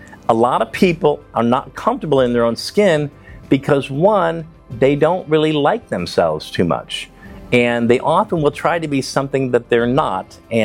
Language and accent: English; Chicago, Illinois, United States; He was from Chicago. I'm from Chicago.